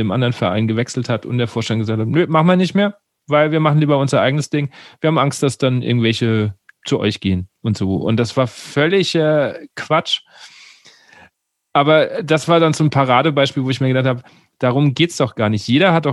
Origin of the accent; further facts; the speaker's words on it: Bavaria, Germany; ich merke das schon in Hessen jetzt. Also ich komme ja eigentlich aus dem Rand Bayern.